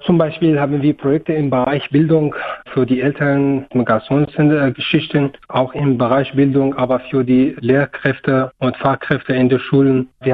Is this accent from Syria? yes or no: yes; Syria; first language Kurdish; German is a second language; Also ich komme aus Syrien. Und ich bin Kurde, daher ist Kurdisch meine Muttersprache, aber Arabisch ist fast wie meine zweite Muttersprache. Und ich habe Englisch auch studiert und Deutsch. Kurdisch, Arabisch, Englisch und Deutsch.